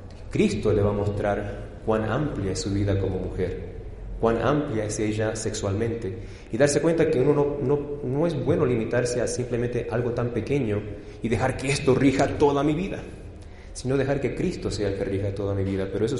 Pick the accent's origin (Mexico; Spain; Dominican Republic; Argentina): Argentina; yo estoy hablando más y más como un puertorriqueño y menos como un argentino. Ya son 10 años de casados con mi esposa puertorriqueña.